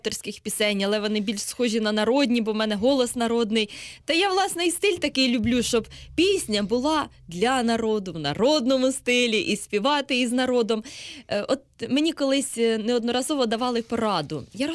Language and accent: Ukrainian; Poltava Oblast, Ukraine; так як я сама родом з Полтавщини